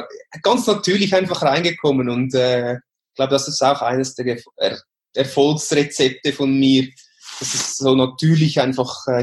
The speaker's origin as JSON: {"language": "German", "country": "Switzerland", "tie": "born or raised there", "said": "Ich spreche von allen Sprachen, also Englisch, Französisch, Spanisch. Niederländisch am schlechtesten, weil ich bin geboren und aufgewachsen in der Schweiz."}